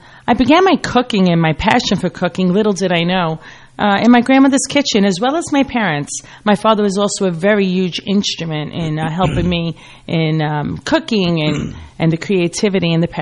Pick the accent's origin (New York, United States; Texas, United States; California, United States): New York, United States; Brooklyn; I grew up in Brooklyn, Bensonhurst, Brooklyn.